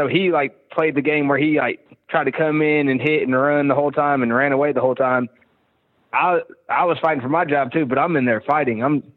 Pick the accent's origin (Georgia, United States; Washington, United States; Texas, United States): Georgia, United States; now in Mississippi, United States; I grew up in Georgia.